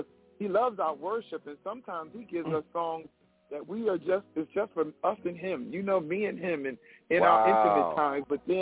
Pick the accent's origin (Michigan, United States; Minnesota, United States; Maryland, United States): Maryland, United States; Baltimore; now in New Jersey, United States; I am from Baltimore. I actually live in New Jersey now, but I was born and raised.